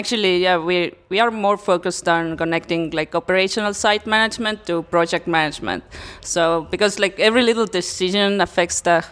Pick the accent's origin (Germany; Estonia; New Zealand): Estonia; English is a second language; And I come from Estonia to get some motivation and inspiration from Riga's festival.